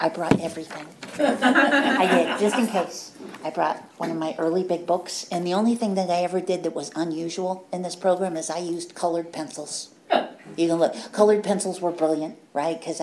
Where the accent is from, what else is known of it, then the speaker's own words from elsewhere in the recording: Oakland, California, United States; I grew up in Oakland. Had an older, my sister was 2 years older.